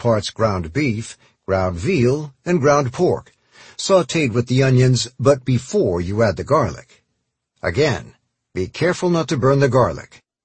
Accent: Connecticut, United States; I grew up in the Connecticut suburbs of New York City, in a working-class family that's half Italian.

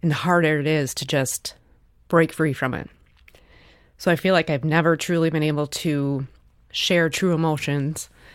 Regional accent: Michigan, United States; I'm 46 years old. I'm from Michigan.

